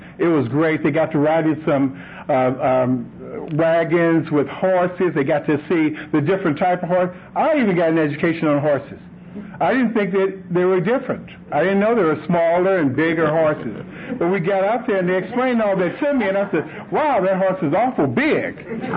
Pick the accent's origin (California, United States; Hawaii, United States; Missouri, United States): California, United States; Los Angeles; I remember when I was a kid, you know, growing up in Los Angeles, California, there wasn't a whole lot of wildlife for me to do.